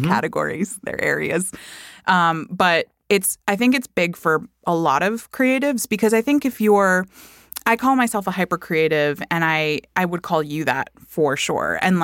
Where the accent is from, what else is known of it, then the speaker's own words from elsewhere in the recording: Miami, Florida, United States; You know I grew up in Miami.